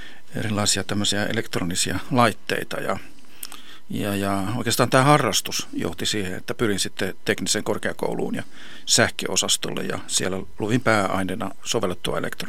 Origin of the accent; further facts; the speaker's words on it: Helsinki, Uusimaa, Finland; olen ihan Helsingistä kotoisin. Tosin vanhempani ovat 50-luvun lopulla muuttaneet tänne Helsinkiin, isän Pohjois-Karjalasta Outokummusta ja äiti tuolta Etelä-Karjalan Ruokolahdelta, ja he ovat täällä tavanneet ja perustaneet